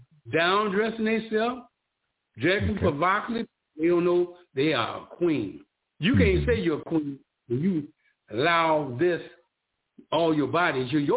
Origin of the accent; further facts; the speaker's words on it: Nashville, Tennessee, United States; accent: country; also born or lived in Michigan; now in Texas, United States; I'm from Nashville, Tennessee.